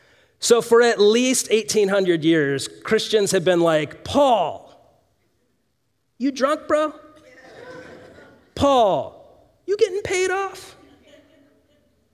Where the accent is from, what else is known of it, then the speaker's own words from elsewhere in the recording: Phoenix, Arizona, United States; This seems to cause a tension within me for how I make sense of all these things as a Phoenician, as an American